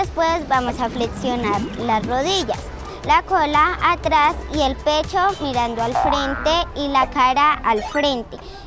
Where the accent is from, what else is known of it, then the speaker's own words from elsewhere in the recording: Bogotá, Colombia; tengo 9 años, soy de Bogotá.